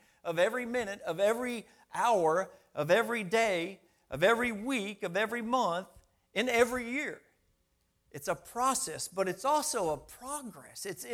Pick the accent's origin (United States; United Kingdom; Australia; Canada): United States; Midwest; I'm from the Midwest, so I can't wait to get home.